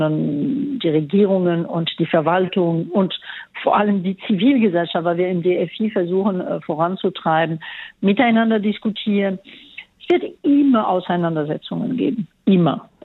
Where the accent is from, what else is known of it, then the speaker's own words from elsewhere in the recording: Marseille, Provence-Alpes-Côte d'Azur, France; German is a second language; Es war die Gelegenheit für mich als Kind in Marseille, in einer Gegend weit entfernt von Deutschland, Deutsch zu lernen, als erste Fremdsprache